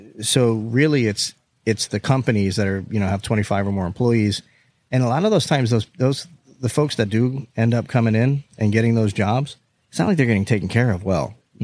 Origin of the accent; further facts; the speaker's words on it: Florida, United States; we're from South Florida too. So we're very dialed in.